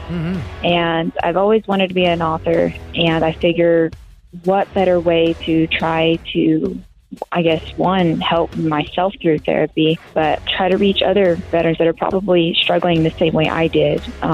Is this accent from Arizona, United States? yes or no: no; Texas, United States; Well, I'm born and raised in Texas.